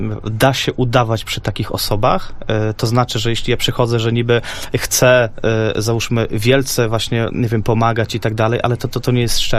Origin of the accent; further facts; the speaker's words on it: Podlaskie Voivodeship, Poland; to chyba też i w moich stronach na Podlasiu, też w Supraślu.